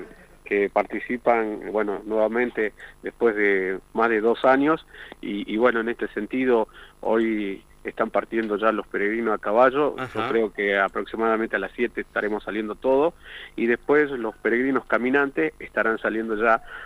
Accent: Cafayate, Salta, Argentina; todos somos de acá, de Cafayate.

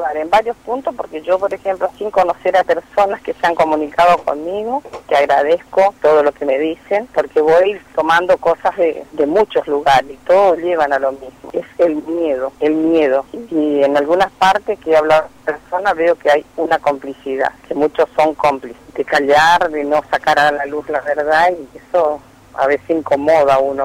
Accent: Corrientes, Argentina; soy correntina

